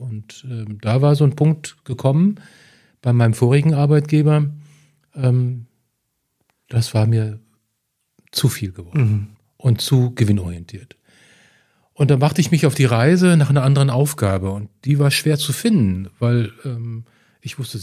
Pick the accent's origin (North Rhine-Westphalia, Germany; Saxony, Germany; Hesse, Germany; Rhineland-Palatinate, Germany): Hesse, Germany; Marburg; ich komme doch aus Marburg, kann doch vorbeikommen.